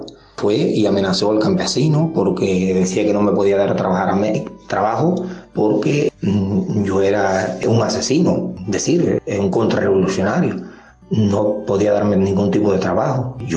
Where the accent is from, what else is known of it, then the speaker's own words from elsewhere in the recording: Cuba; como ciudadanos cubanos